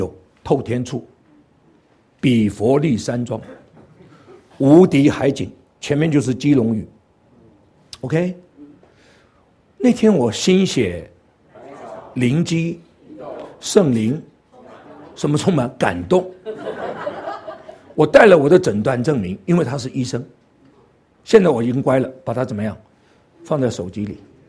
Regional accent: Guangdong, China; 因为我是广东人， 我们天上飞的除了飞机都吃的。

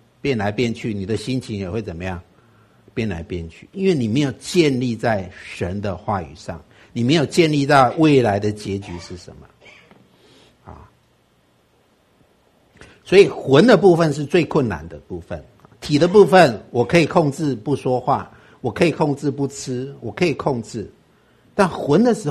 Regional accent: Taiwan; 大陆国外的人都比我们台湾人更紧张

